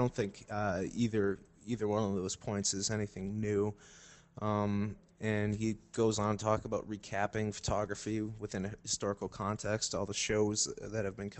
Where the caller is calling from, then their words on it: Palermo, Sicily, Italy; I'm calling from Palermo, Italy.